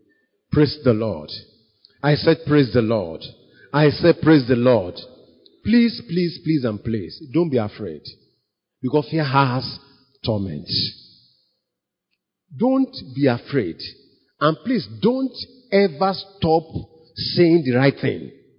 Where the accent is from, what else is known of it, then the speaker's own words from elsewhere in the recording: Nigeria; Don't ever forget that we are Nigerian.